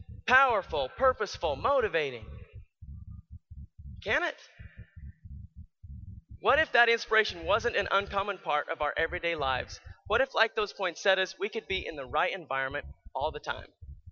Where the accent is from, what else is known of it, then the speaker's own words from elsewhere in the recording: Idaho, United States; In fact, I grew up in the number one potato county. My hometown's got the Idaho Potato Museum